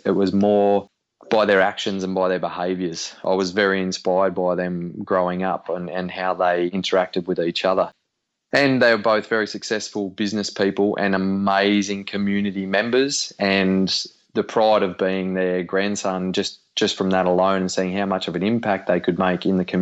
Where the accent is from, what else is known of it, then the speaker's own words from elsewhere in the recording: Cobar, New South Wales, Australia; I grew up in Cobar in Western New South Wales, and it's a very, very small community of about 5,500 people.